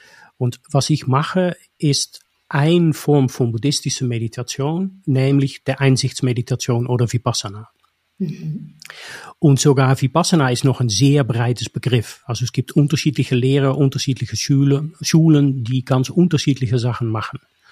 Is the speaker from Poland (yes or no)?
no; Netherlands; German is a second language; now in Germany; man hat als Niederländer in Deutschland die Schwierigkeit, besser Deutsch zu lernen